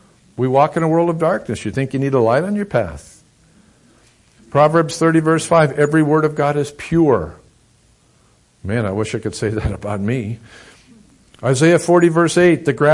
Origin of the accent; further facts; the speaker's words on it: New England, United States; I'm from New England. Don't hold that against me. Can any good thing come out of New England?